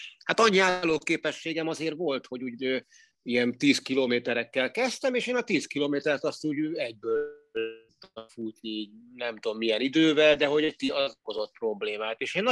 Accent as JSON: {"language": "Hungarian", "region": "Budapest", "country": "Hungary", "tie": "born or raised there", "said": "Zuglóban, Budapesten születtem, ott gyermekeskedtem 8 évig, utána lakótelepi gyerekként nőttem fel, gyakorlatilag lakótelepi gyereknek vallom magam."}